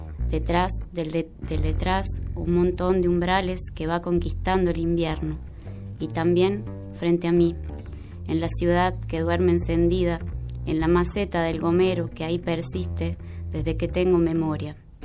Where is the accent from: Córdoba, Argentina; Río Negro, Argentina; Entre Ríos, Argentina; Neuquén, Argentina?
Córdoba, Argentina; Río Primero; now in Córdoba, Argentina; Bien. Sí, de Río Primero.